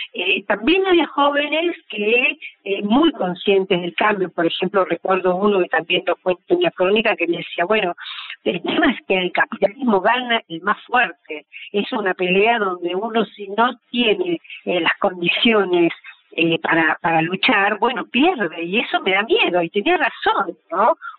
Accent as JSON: {"language": "Spanish", "country": "Argentina", "said": "transmitirlo a la otra punta del mundo, como es Argentina, en la América del Sur, que somos tan distintos"}